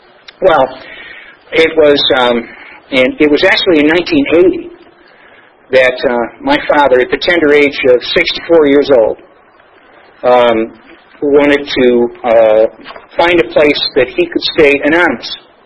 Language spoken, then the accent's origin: English; Chagrin Falls, Ohio, United States; Now, again, I said I'm from Chagrin Falls. That's Disappointment, as in Disappointment Falls. Otherwise, and I'm also, that's a suburb of Cleveland, Ohio